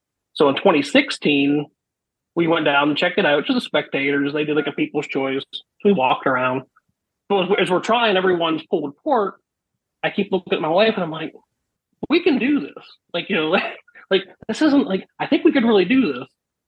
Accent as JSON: {"language": "English", "town": "State College", "region": "Pennsylvania", "country": "United States", "lives_now": "Hershey, United States", "said": "I mean, I'm originally from the State College area. My wife from the Pittsburgh area, but we're currently in the Hershey area."}